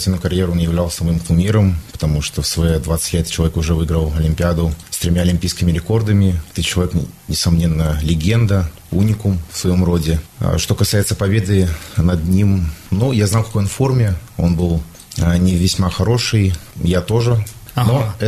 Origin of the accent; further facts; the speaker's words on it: Mogilev, Mogilev Region, Belarus; я сам с Могилева, я родился в Могилеве